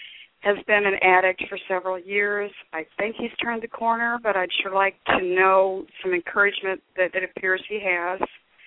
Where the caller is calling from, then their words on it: St. Louis, Missouri, United States; Hi, I'm calling from St. Louis.